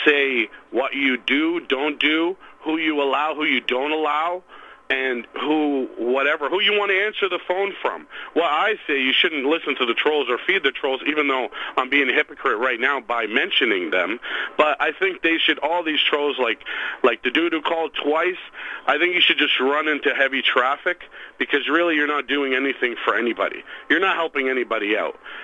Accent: Canada; As citizens, you know, I'm Canadian

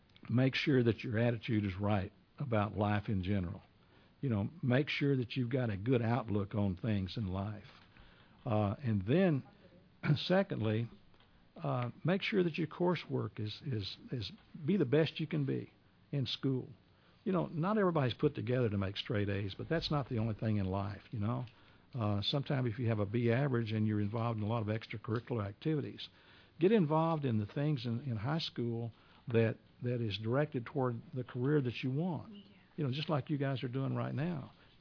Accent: South Houston, Texas, United States; he and I grew up together as friends because I grew up in South Houston. That's where my home was.

